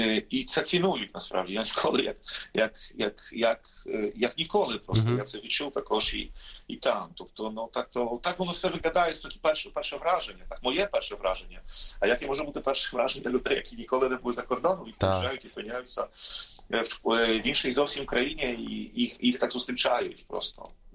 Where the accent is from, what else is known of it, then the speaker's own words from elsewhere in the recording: Poland; я поляк, я вже в якомусь моменті почав показувати свій польський паспорт, що мене є польський паспорт